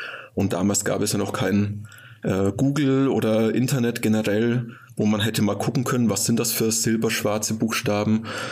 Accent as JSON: {"language": "German", "town": "Nuremberg", "region": "Bavaria", "country": "Germany", "tie": "born or raised there", "accent": "Franconian", "lives_now": "Fulda, Germany", "said": "Ich bin schon seit 2002 in Fulda, geboren, aufgewachsen in und um Nürnberg. Also man bekommt den fränkischen Akzent, das rollende R nicht so wirklich weg."}